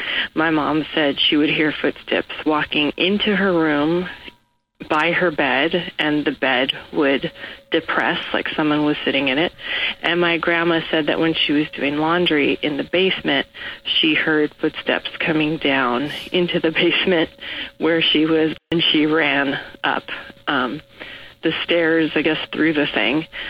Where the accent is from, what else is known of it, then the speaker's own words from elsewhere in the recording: Los Angeles, California, United States; I'm from Los Angeles.